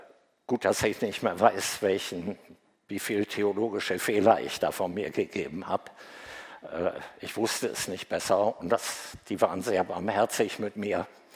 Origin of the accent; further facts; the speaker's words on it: Northern Germany, Germany; born there; Vielleicht hört man das an meiner Sprache. Ich bin in Norddeutschland geboren.